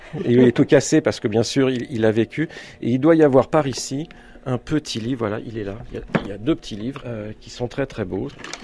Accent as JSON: {"language": "French", "town": "Choisy-le-Roi", "region": "Île-de-France", "country": "France", "tie": "born or raised there", "also_born_or_lived": "Sucy-en-Brie, France", "said": "J'ai grandi à Choisy-le-Roi jusque vers 12-13 ans. Et ensuite, mes parents ont déménagé du côté de Sucy-en-Brie, donc c'est le bout du RER A."}